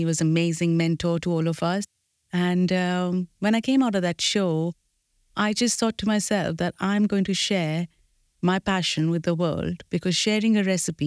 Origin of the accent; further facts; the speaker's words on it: India; even I, for example, who is born and brought up in India